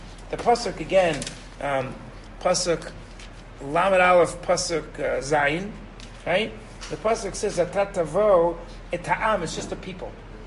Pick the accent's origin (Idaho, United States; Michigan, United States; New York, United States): Michigan, United States; Detroit; I came from Detroit, like, I don't know, right?